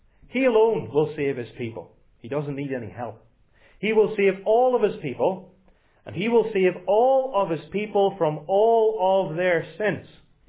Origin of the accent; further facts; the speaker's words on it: Northern Ireland, United Kingdom; In Northern Ireland, my home country